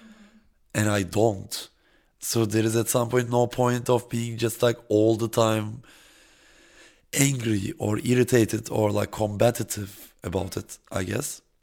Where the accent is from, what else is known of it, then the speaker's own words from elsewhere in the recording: Istanbul, Turkey; now in Berlin, Germany; I grew up in Istanbul, it will always be my first love.